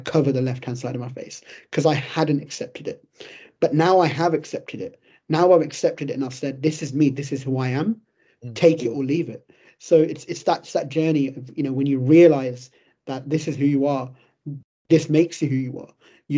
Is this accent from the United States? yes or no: no; England, United Kingdom; she was from India and I was from England